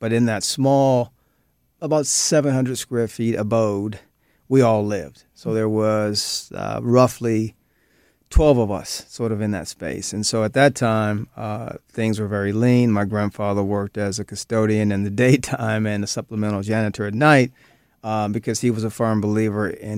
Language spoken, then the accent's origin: English; Missouri, United States; So you take Missouri, my home state.